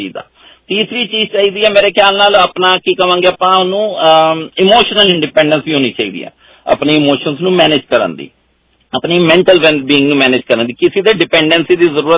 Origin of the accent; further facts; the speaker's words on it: Punjab, India; ਮੈਂ ਇੰਡੀਅਨ ਹੈਗਾ ਮੈਂ ਪੰਜਾਬੀ ਹੈਗਾ ਮੈਂ ਸਿੱਖ ਹੈਗਾ